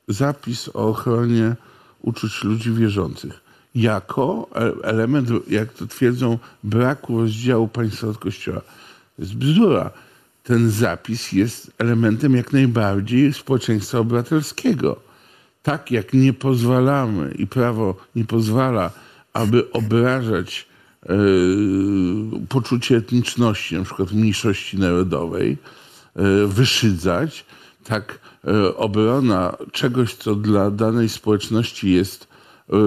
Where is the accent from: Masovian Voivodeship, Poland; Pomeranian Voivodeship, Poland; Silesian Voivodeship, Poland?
Pomeranian Voivodeship, Poland; Gdańsk; ja też jestem gdańszczaninem